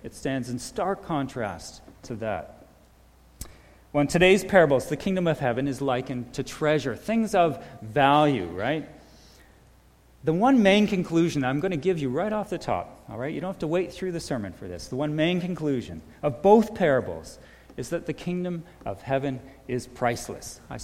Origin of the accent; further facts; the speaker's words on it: Ontario, Canada; actually from my hometown near St. Catharines